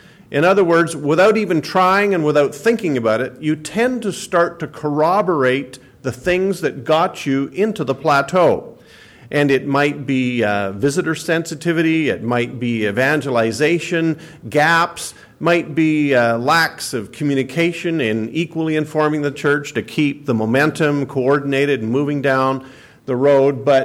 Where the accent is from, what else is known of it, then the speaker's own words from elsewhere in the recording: Alberta, Canada; I'm from Alberta